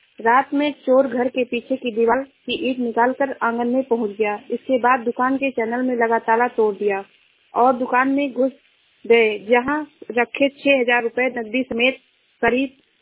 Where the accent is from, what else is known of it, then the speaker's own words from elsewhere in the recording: Shravasti, Uttar Pradesh, India; मैं जिला श्रावस्ती से हूँ।